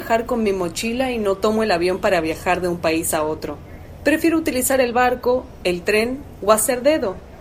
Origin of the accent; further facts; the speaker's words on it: Guatemala; Hola, soy de Guatemala.